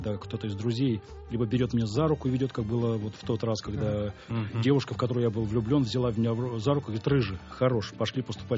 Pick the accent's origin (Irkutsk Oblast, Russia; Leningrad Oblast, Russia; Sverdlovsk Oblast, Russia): Sverdlovsk Oblast, Russia; Krasnoturyinsk; also born or lived in Moscow; Я родом из Свердловской области, из маленького промышленного городка Краснотурьинска.